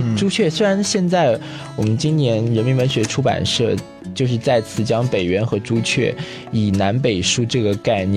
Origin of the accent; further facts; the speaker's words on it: Nanjing, Jiangsu, China; moved away as an adult; also born or lived in Hong Kong; 实际上是主要把这个写作的题材聚焦于我的故乡南京。